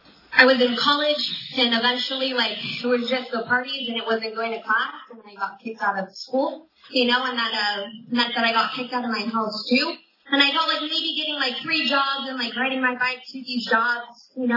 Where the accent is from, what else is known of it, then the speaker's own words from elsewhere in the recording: Fresno, California, United States; So a little bit about me, you know, I grew up in Fresno, California, have two parents that are married, you know, nothing crazy, a brother and a sister, had every opportunity afforded to me